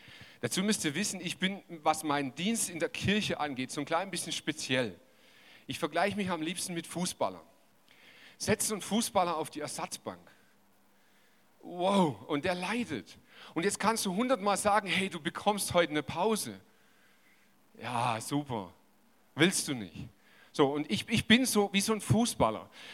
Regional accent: Baden-Württemberg, Germany; also born or lived in Lüdenscheid; ich bin in Lüdenscheid geboren, das alleine ist schon hart. Gut, ich bin dort geboren und mit einem Jahr hierher gezogen. Und wisst ihr was, im Schwabenland, hey, es gibt genau eine Chance, Schwabe zu werden. Du musst hier geboren sein.

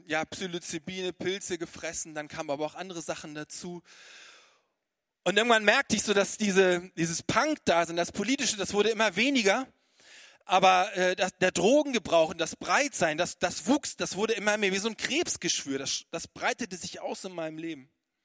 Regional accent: Hamburg, Germany; Ich komme aus der Hansestadt Hamburg, dort bin ich aufgewachsen

